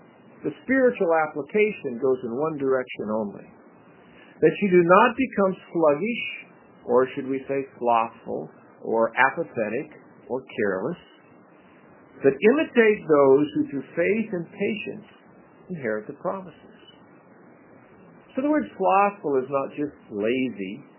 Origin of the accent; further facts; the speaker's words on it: Medford, Oregon, United States; I grew up in Medford, Oregon, at least from the fifth grade on.